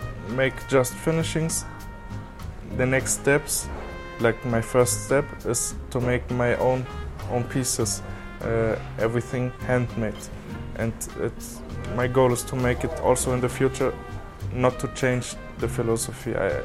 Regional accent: Berlin, Germany; English is a second language; I am from Berlin, so that was not so perfect for me. I went back to Berlin

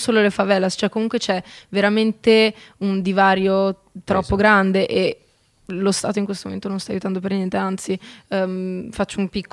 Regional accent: Lombardy, Italy; In realtà sono cresciuta nel Mantovano.

